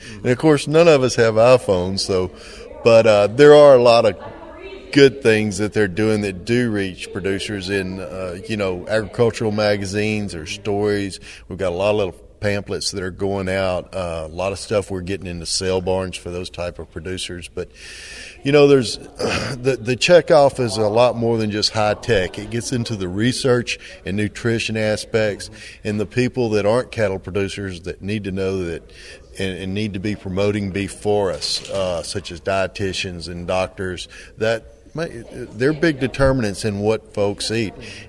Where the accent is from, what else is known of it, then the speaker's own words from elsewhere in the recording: Beaumont, Texas, United States; I'm from Beaumont, Texas, right down on the coast in the eastern corner of the state next to Louisiana, and a cow-calf producer.